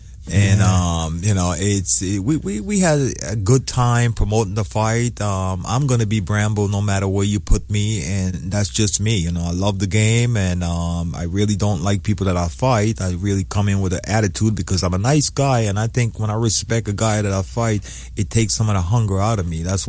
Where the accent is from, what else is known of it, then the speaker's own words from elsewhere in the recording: U.S. Virgin Islands; also born or lived in St. Kitts; I was born in St. Kitts, raised up in the Virgin Islands.